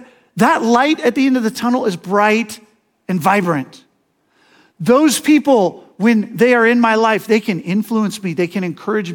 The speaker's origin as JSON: {"language": "English", "town": "Seattle", "region": "Washington", "country": "United States", "tie": "born or raised there", "said": "I grew up around Seattle, and in Seattle, my dad had a sailboat."}